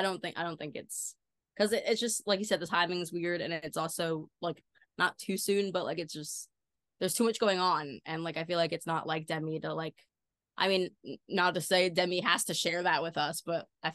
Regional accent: New Jersey, United States; I was from Jersey.

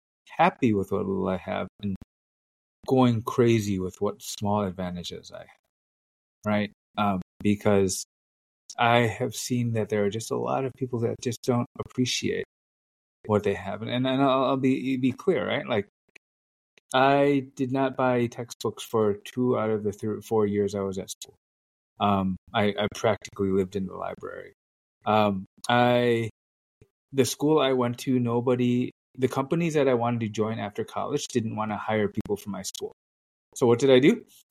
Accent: United States; born there; I am the child of Vietnamese refugees. So I was born in America, but my parents came to America.

